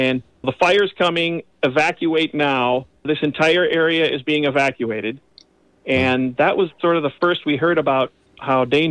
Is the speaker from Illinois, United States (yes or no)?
yes; Chicago, Illinois, United States; I'm originally from Chicago, and we're used to lightning like that, but never have I seen lightning like that out here.